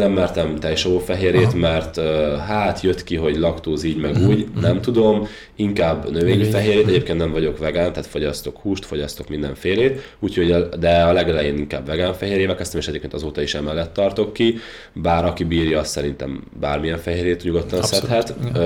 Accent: Győr, Győr-Moson-Sopron, Hungary; én Győrben nőttem föl, Győr közelében sétáltam a Dunaparton

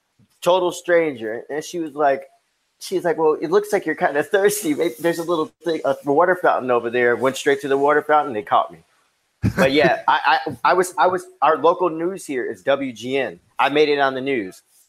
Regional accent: Chicago, Illinois, United States; born there; also born or lived in Hawaii / New York; I was born here in Chicago.

